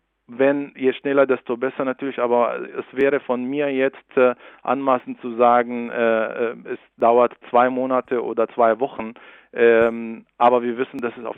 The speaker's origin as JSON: {"language": "German", "country": "Syria", "said": "für uns als Syrer, sowohl in der Freien Syrischen Armee als auch im syrischen Nationalrat und auch jeder Aktivist"}